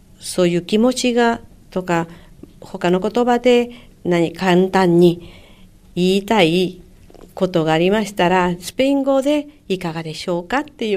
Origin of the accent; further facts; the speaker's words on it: Mexico; Japanese is a second language; メキシコです。